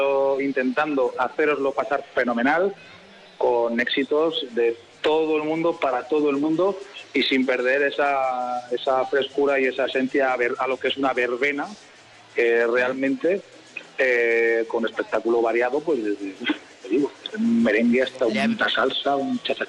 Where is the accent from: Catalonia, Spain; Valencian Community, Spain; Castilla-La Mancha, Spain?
Castilla-La Mancha, Spain; Albacete; somos de La Mancha, aunque seamos … somos de La Mancha, somos todos de Albacete.